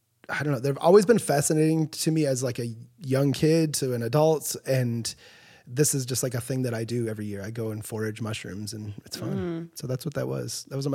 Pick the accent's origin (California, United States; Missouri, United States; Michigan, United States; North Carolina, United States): Michigan, United States; Kalamazoo; So I grew up just outside of Kalamazoo in like the countryside.